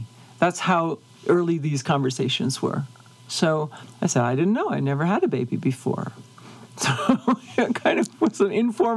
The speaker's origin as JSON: {"language": "English", "region": "New York", "country": "United States", "tie": "born or raised there", "said": "I grew up in upstate New York. We often went to New York City. My family's 16 generations New Yorkers, so we are really New Yorkers."}